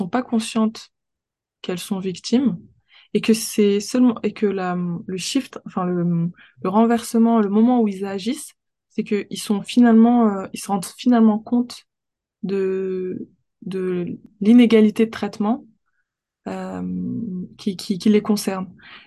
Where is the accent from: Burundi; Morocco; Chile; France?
France; les nouvelles générations, on est né en France, on a grandi en France, et la culture française, elle fait totalement partie de notre identité.